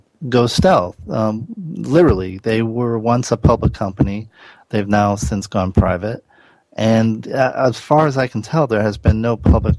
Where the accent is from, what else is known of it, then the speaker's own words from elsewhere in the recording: Providence, Rhode Island, United States; where I grew up in Providence. There was has a strong mafia history